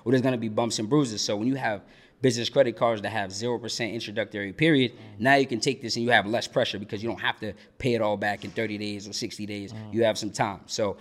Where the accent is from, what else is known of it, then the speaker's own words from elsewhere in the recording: Boston, Massachusetts, United States; now in Georgia, United States; like my guy said. I'm from Boston, Mass. Originally. I've been here in Georgia now for about 6 months.